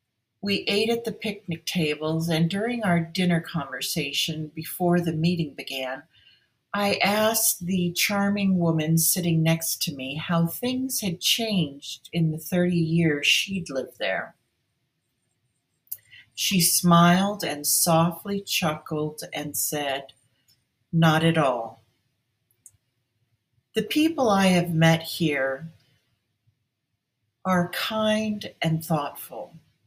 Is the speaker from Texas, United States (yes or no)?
no; Fort Lauderdale, Florida, United States; also born or lived in Ann Arbor / New York City; now in Breckenridge, United States; All my life, I have lived in a series of towns that were attraction centers, like my hometown of Fort Lauderdale, Florida, my college town of Ann Arbor, Michigan, my career home of New York City, my most recent home of Breckenridge, Colorado.